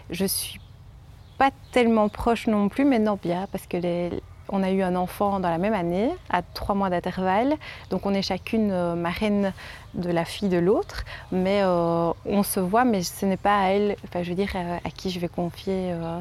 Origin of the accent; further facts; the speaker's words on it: Liège, Wallonia, Belgium; accent: Liège; Je viens de Belgique, de Liège, on l'entend à mon accent. Je suis infirmière à domicile, j'ai 29 ans. C'est difficile. Je suis née dans la région de Liège et j'ai toujours vécu dans ma petite campagne